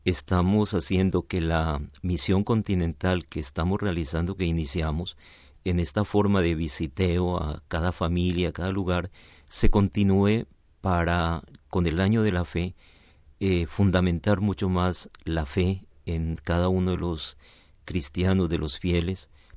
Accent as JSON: {"language": "Spanish", "region": "Caquetá", "country": "Colombia", "said": "Vengo de un territorio de Colombia que es el Caquetá, un territorio muy especial de muchos contrastes."}